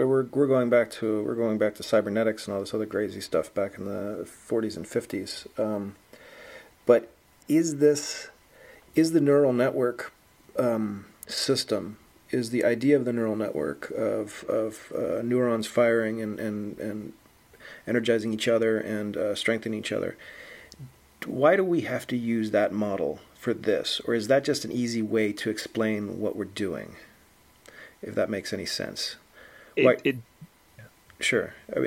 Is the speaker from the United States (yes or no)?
no; England, United Kingdom; Am I going to be calling into British Airways, and if it knows I'm from England, it's going to be nicer to me, or what's the situation?